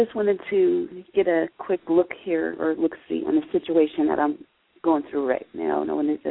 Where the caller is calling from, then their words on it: Philadelphia, Pennsylvania, United States; I'm calling from Philly.